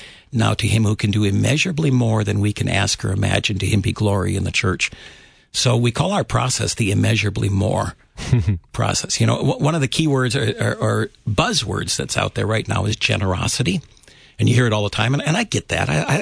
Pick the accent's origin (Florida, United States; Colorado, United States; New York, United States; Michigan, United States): Michigan, United States; I grew up in Michigan.